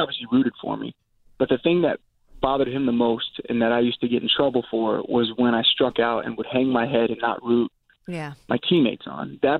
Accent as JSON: {"language": "English", "region": "Virginia", "country": "United States", "tie": "born or raised there", "said": "I was a big Cal Ripken Jr. growing up in Virginia, a big Cal Ripken Jr. fan"}